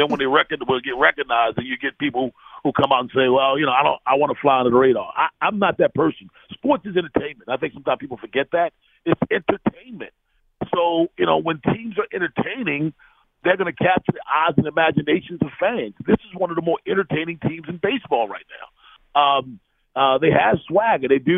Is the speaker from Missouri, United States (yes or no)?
no; Baltimore, Maryland, United States; born or raised there